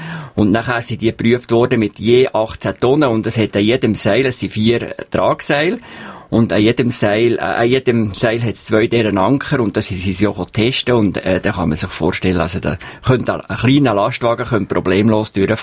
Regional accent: Bern, Switzerland; ich bin ein Berner ursprünglich und halt nicht einheimisch

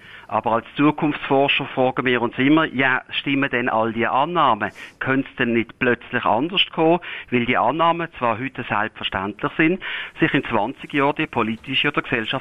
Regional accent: Switzerland; Für uns als Schweizer ist wichtig, dass wir als Quell- und Zielland gut erschlossen sind.

